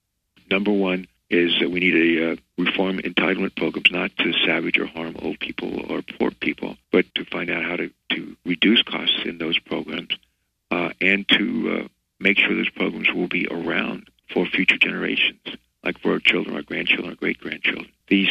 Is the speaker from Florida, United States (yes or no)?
no; Virginia, United States; In full disclosure, I was born in West Virginia. We moved when I was in the second grade. I grew up in Virginia and later went off to Ohio State to become a Navy midshipman and then naval flight officer.